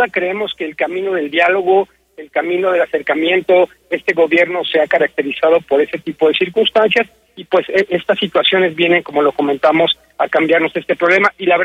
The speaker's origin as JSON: {"language": "Spanish", "region": "Querétaro", "country": "Mexico", "said": "para que se lleven un buen sabor de boca de lo que somos los queretanos"}